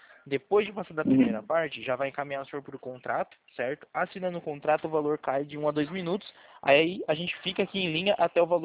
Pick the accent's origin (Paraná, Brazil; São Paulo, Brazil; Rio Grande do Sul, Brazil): São Paulo, Brazil; Como eu sou aqui de São Paulo